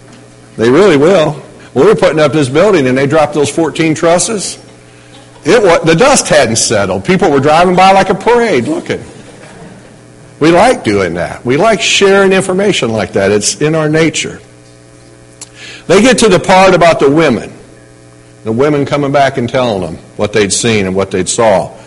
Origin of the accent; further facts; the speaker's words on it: Missouri, United States; Doesn't matter what state we celebrate Easter in. Doesn't matter that we're from Missouri.